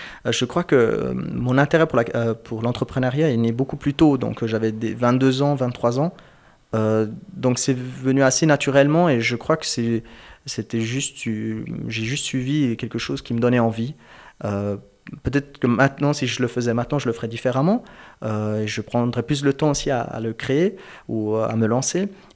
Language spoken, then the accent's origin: French; Germany; now in Switzerland; Je suis d'origine turque et kurde. J'ai grandi en Allemagne et j'ai fait ma scolarité ici en Suisse.